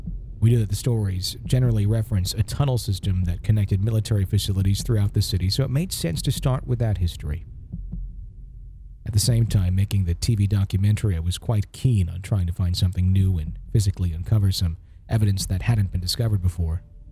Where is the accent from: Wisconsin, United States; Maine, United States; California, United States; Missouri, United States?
Wisconsin, United States; In my hometown in Wisconsin, in the 1990s, they were finding hidden tunnels, part of the Underground Railway.